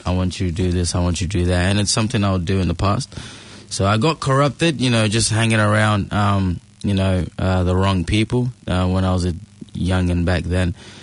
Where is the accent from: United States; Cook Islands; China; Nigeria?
Nigeria; moved away; Born and bred in Nigeria, came here 2006.